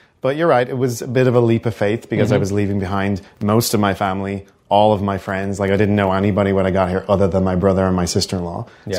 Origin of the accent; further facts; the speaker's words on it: Dublin, Leinster, Ireland; moved away as an adult; So I moved here in 2008 from Dublin, Ireland. I had lived there for most of my life. I lived in Australia for a couple of years when I was backpacking after college, but I came here to go to grad school.